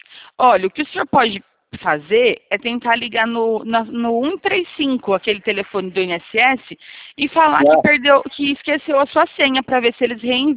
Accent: São Roque, São Paulo, Brazil; Eu sou aqui de São Roque mesmo.

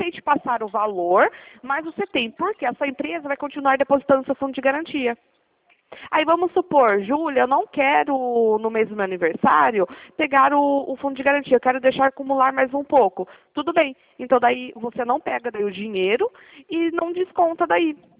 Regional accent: Piracicaba, São Paulo, Brazil; Eu sou de Piracicaba, é um pouquinho longe.

